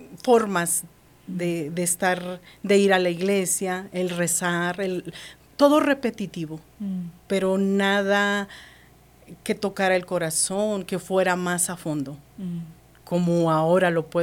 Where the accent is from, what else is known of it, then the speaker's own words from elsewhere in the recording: Durango, Mexico; now in United States; Yo soy de Durango, Durango, México.